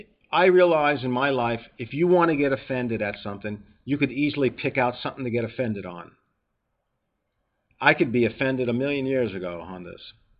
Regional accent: New York, United States; accent: New York; I've heard that people don't like my accent. They don't like my New York sound.

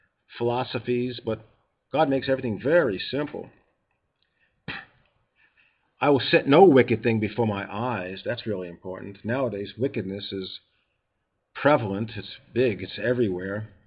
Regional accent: New York, United States; Remember, I'm from New York. We like to talk.

